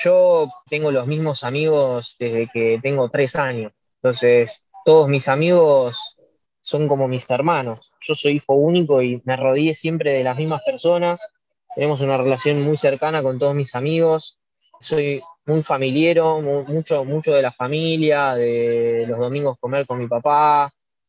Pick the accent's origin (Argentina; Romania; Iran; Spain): Argentina; Lo que para un argentino quizás es muy problemático es el tema económico, que allá es muy difícil